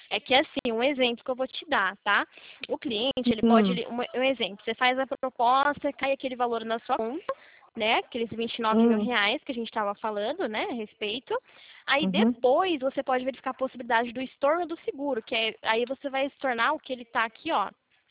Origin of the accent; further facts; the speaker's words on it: Limeira, São Paulo, Brazil; Sou de Limeira, São Paulo.